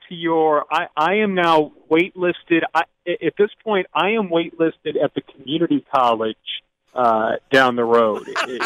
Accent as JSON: {"language": "English", "region": "Louisiana", "country": "United States", "tie": "born there", "said": "I follow the Saints because I was born in Louisiana."}